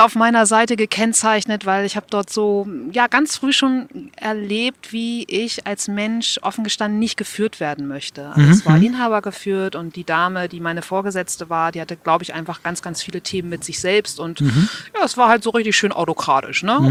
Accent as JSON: {"language": "German", "town": "Buchholz in der Nordheide", "region": "Lower Saxony", "country": "Germany", "tie": "born or raised there", "said": "Ich bin heute 42 und habe so Mitte der 90er Abi gemacht. Ich bin aufgewachsen in Buchholz. Falls das jemand kennt, meistens kommt dann, ja, Buchholz in der Nordheide, ne?"}